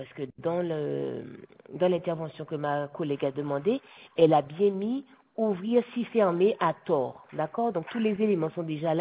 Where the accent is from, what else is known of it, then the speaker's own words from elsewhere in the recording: Guadeloupe, France; Je suis une Guadeloupéenne, moi.